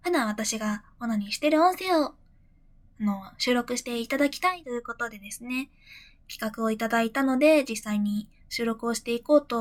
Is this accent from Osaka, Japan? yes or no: no; Fukuoka, Japan; accent: Hakata dialect; まあ、とりあえず福岡ですね、出身地。